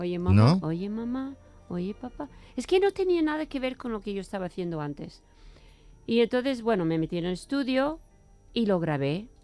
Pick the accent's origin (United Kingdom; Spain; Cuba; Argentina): United Kingdom; England; Bueno, soy inglesa.